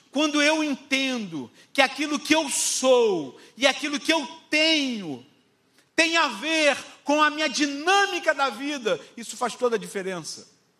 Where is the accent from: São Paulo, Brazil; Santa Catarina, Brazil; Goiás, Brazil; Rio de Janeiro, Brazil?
Rio de Janeiro, Brazil; eu não sou daqui. Eu sou do Rio. E eu estou tentando me transferir para cá.